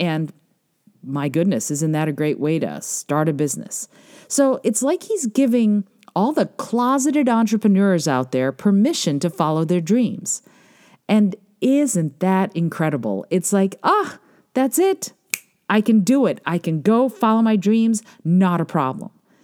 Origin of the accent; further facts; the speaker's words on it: Moldova; now in United States; We are both immigrants from the former Soviet Union. He's from Belarus. I'm from Moldova. We both came over in the 1970s.